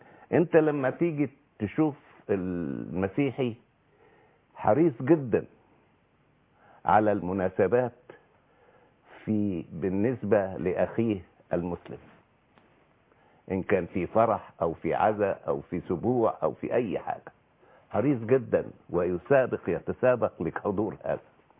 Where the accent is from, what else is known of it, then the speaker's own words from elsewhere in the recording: Egypt; ما تبصليش على اني قبطي، بصلي على اني مصري.